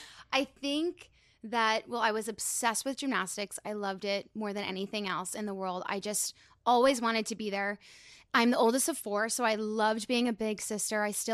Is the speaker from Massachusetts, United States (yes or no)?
yes; Needham, Massachusetts, United States; I grew up in Newton Needham, Mass.